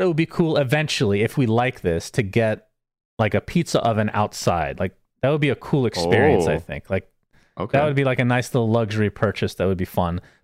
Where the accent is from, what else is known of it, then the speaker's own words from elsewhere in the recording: United States; Everybody makes fun of me for saying Schadenfreude Stooge. I'm American.